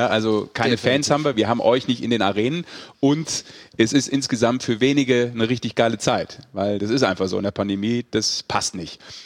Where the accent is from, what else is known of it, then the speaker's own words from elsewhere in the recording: Düsseldorf, North Rhine-Westphalia, Germany; als gebürtiger Düsseldorfer